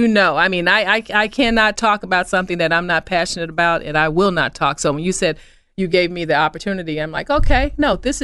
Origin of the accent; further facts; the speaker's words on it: Chicago, Illinois, United States; also born or lived in Arkansas; I'm originally from Chicago. I think people think I'm a Peorian, but I'm from Chicago.